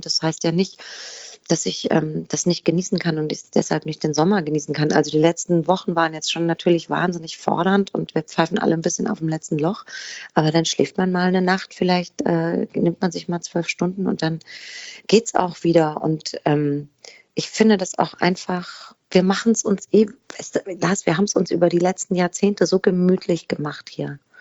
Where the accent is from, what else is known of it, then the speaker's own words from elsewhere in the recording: Aschaffenburg, Bavaria, Germany; Es erinnert mich an das Theater meiner Heimatstadt Aschaffenburg, wo ich aufgewachsen bin.